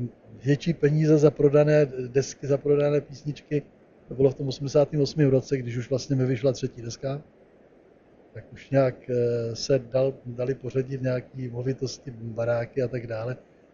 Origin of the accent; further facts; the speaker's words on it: Moravia, Czechia; now in Prague, Czechia; Já když jsem z Moravy přišel do Prahy